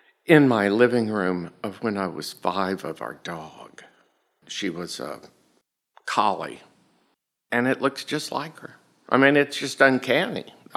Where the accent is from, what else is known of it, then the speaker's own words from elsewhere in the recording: Claremore, Oklahoma, United States; born there; I was born in Claremore, Oklahoma.